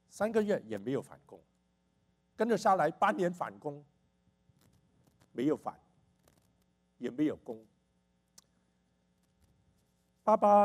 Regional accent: China; born there; also born or lived in Hong Kong; 我父亲是国民党的官员，我在中国出生，我们家本来已经逃到香港去

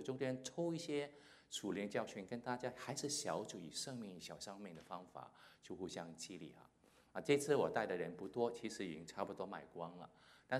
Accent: Hong Kong; 我是在香港出生长大的，在那边是我中学的时候信了耶稣，信了主耶稣

